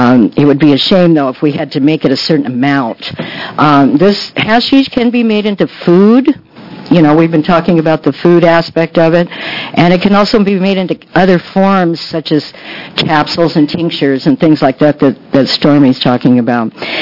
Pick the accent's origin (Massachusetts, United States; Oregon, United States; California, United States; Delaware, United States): Oregon, United States; Jacksonville; I'm from Jacksonville, Oregon.